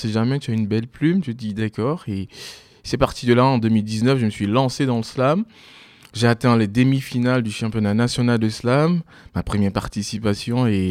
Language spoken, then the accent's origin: French; Daloa, Sassandra-Marahoué, Côte d’Ivoire; Alors l'histoire a commencé effectivement en Côte d'Ivoire et donc je suis un Ivoirien né à Daloa, une ville de la région du Haut-Sassandra. En Côte d'Ivoire. Et voilà, j'ai passé mes années au collège et tout, j'ai obtenu mon bac.